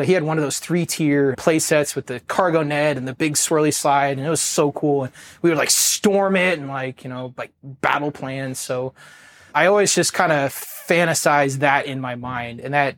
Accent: Worthington, Ohio, United States; So I was born and raised in Ohio. I grew up in a suburb of Columbus called Worthington.

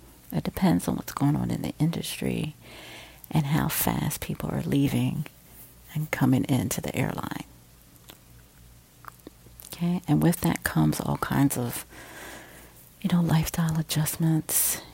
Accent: United States; I'm speaking as an American person, as an American citizen working for a U.S. airline.

